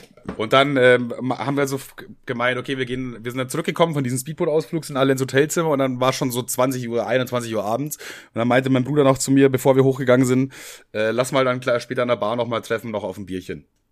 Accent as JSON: {"language": "German", "region": "Bavaria", "country": "Germany", "said": "das sage ich als Bayer."}